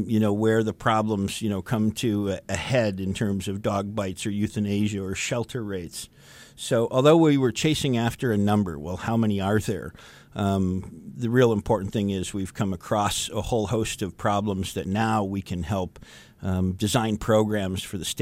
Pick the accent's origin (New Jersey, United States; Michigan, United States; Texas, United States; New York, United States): Michigan, United States; Dearborn; You know, I'm from Dearborn. My family helped settle the town of Dearborn. I'm very familiar with the city of Detroit.